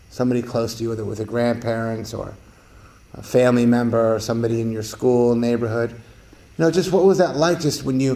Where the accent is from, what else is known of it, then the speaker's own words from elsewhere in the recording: United States; I grew up in America. I grew up in, you know, I didn't want for much.